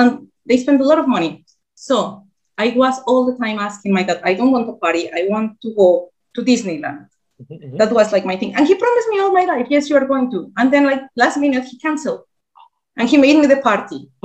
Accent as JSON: {"language": "English", "town": "Irapuato", "region": "Guanajuato", "country": "Mexico", "said": "It's called Irapuato."}